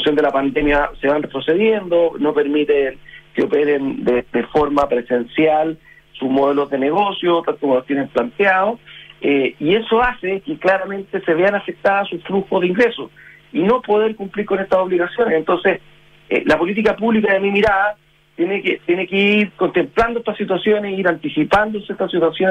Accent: Chile; al final acá el beneficiado somos todos los chilenos.

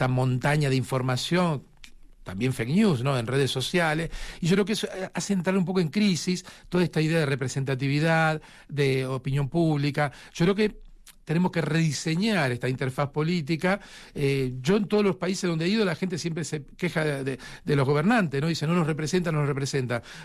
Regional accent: Argentina; Yo soy argentino, pensemos en la segunda mitad del siglo XX

